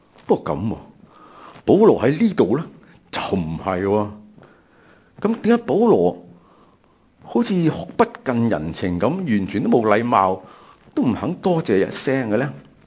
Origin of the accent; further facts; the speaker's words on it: Macau; 我呢就在我是澳门出世的，所以我是澳门人。